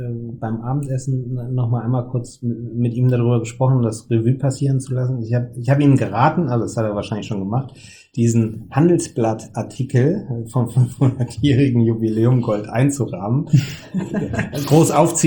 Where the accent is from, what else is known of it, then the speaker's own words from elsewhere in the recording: Düsseldorf, North Rhine-Westphalia, Germany; now in Hamburg, Germany; Ich wohne zwar in Hamburg seit fast 25 Jahren und ich sage auch immer, ne, Düsseldorf ist meine Heimat und Hamburg mein Zuhause.